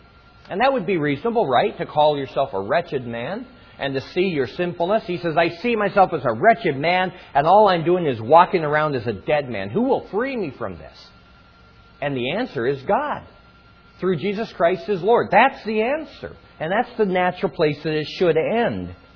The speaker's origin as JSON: {"language": "English", "town": "Denver", "region": "Colorado", "country": "United States", "tie": "born or raised there", "said": "I was a child growing up in Denver, Colorado. I played with many friends and loved the snow."}